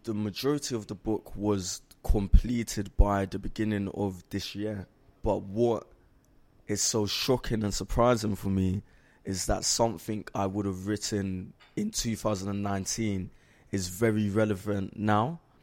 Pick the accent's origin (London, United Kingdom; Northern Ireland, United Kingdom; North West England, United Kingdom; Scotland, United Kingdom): London, United Kingdom; Brixton; I grew up in Brixton, South London